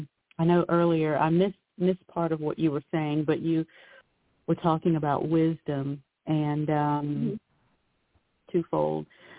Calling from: North Carolina, United States; from North Carolina.

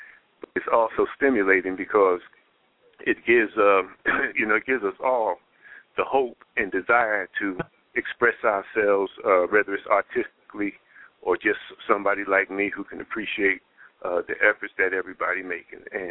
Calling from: Houston, Texas, United States; I'm calling in from Houston, Texas

